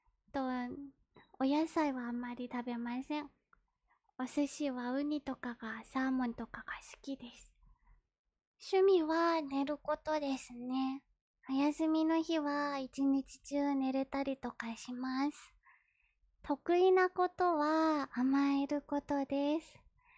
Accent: Kanagawa, Japan; 出身地は神奈川です。年齢は24歳

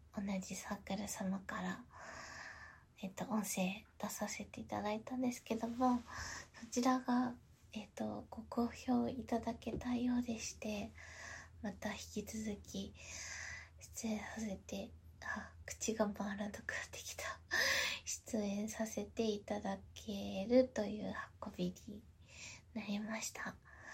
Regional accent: Tokyo, Japan; accent: Tokyo shitamachi; 出身は東京生まれ東京育ちで、で3代続いているので江戸っ子になるのかなと思っております。なんでちょっと東京の下町っぽい感じの訛りがなんか泥酔したりすると出てきたりすることがあります。

